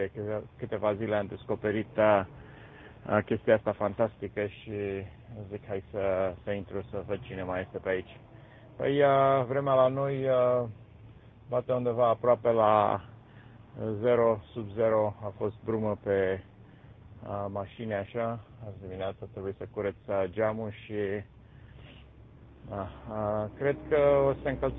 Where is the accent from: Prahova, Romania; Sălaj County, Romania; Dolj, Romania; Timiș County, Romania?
Dolj, Romania; Craiova; sunt original de la Craiova